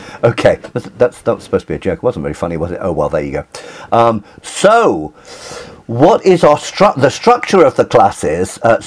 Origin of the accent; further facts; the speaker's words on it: England, United Kingdom; Now, remember, I'm English.